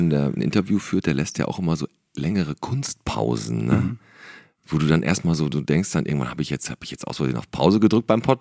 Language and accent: German; Bottrop, North Rhine-Westphalia, Germany; Aber wie gesagt, Bottrop ist einfach meine Heimatstadt